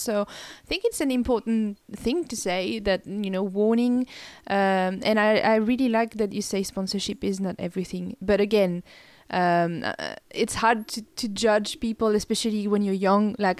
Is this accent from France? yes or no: yes; France; I had to plug my laptop because again, I'm from France.